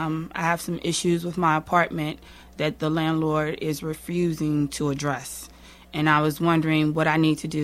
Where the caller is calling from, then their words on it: Henrico County, Virginia, United States; I am from Henrico County.